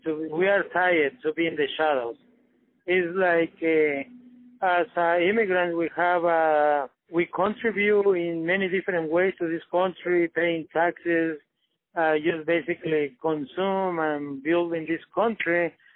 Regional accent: New York City, New York, United States; like example, I'm from Corona, Queens.

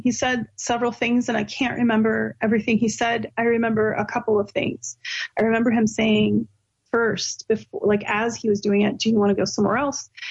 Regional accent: West Coast, United States; I'm not from Delaware. I'm from West Coast.

